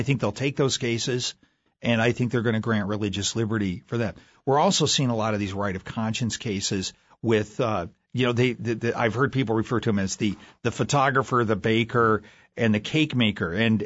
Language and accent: English; Minnesota, United States; now in Washington, United States; I grew up here. I was born in Minnesota. And although I live in Washington, D.C. now